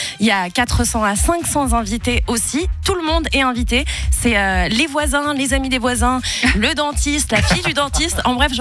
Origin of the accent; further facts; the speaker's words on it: Libya; donc je viens de Libye, hein